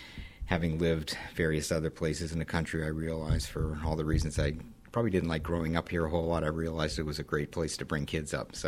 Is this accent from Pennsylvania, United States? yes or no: yes; Erie, Pennsylvania, United States; I was raised in Erie, graduated from Strong Vincent, did all my education for the most part in Western Pennsylvania